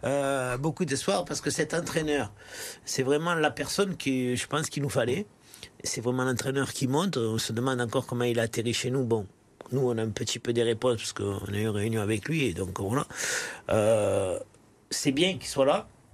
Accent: Marseille, Provence-Alpes-Côte d'Azur, France; Parce que moi, en tant que Marseillais, j'y tiens énormément.

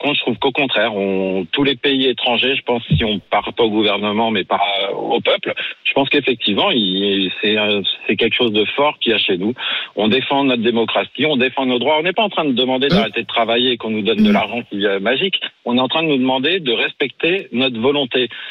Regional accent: France; en tant que Français

